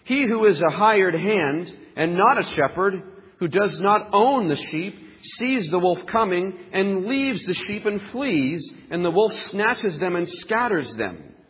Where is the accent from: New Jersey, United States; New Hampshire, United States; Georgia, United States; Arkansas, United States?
New Hampshire, United States; Gilmanton Iron Works; I grew up in Gilmanton Ironworks, New Hampshire, and my family always traveled for church.